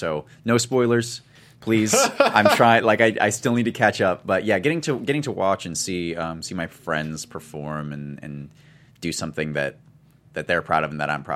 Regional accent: Tumwater, Washington, United States; Yeah. I'm from Tumwater.

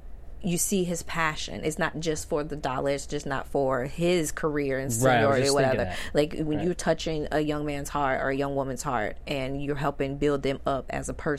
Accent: Atlanta, Georgia, United States; And I'm from Atlanta, and a Falcons fan.

